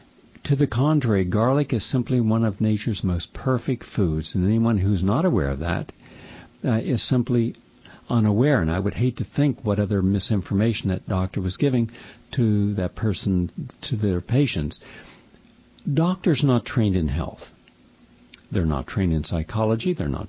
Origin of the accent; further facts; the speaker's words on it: West Virginia, United States; Well, where I grew up in West Virginia